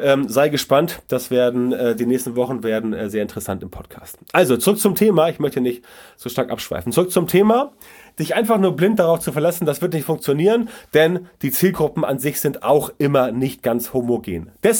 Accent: Hamburg, Germany; ich bin aus Hamburg

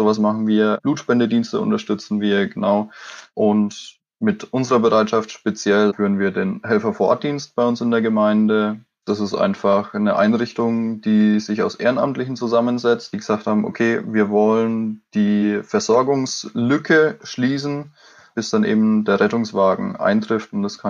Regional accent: Bavaria, Germany; ich komme aus Oberfranken, aus der Nähe von Coburg

